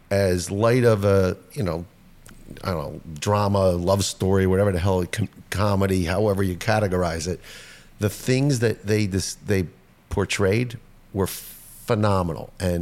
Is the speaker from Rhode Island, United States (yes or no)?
no; Verona, New Jersey, United States; also born or lived in Montclair, United States; growing up in Essex County, I grew up in Verona, Montclair.